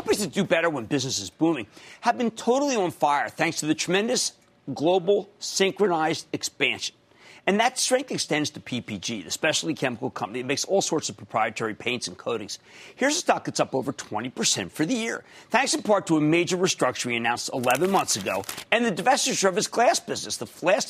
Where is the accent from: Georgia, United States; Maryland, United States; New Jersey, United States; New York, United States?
New Jersey, United States; Let's go to Catherine in my home state of New Jersey.